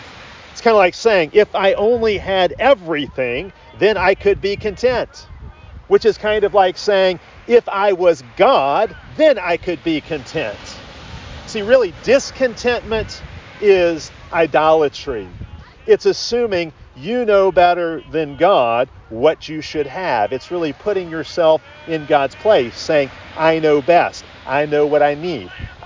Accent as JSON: {"language": "English", "town": "Chicago", "region": "Illinois", "country": "United States", "tie": "born or raised there", "said": "I grew up in Chicago, and I grew up watching Michael Jordan play basketball for the Chicago Bulls."}